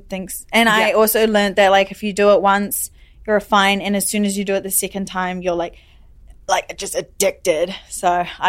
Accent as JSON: {"language": "English", "country": "New Zealand", "tie": "born or raised there", "said": "So I grew up in New Zealand. Mm-hmm. In like a small town."}